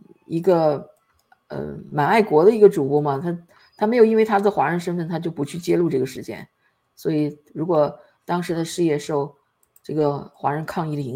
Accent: Taiwan; 我台湾人过去几十年也有台湾人做中共间谍的

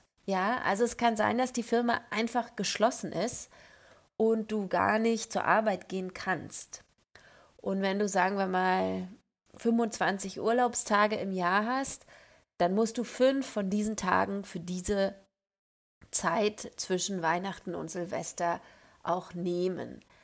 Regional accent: Germany; das finde ich als Deutsche sehr komisch

